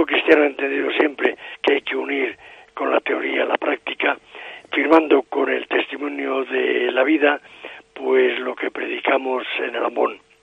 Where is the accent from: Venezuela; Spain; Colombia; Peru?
Spain; Cistierna, Castile and León; yo pues nací en Cisterna, de un padre que trabajaba en Ullieres de Sabero, que estuve en contacto durante mi infancia, adolescencia y demás con el sector de la minería